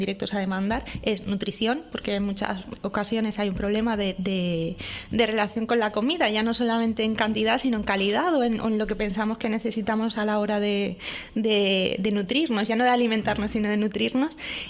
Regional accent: Valencia, Valencian Community, Spain; Yo que vengo de Valencia, he estado tanto tiempo en Valencia

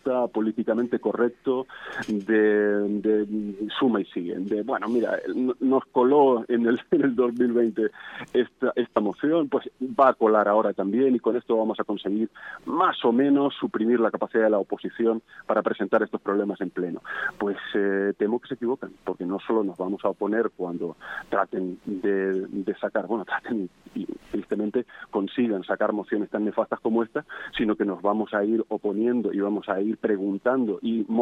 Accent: Spain; Nosotros simplemente somos ciudadanos españoles

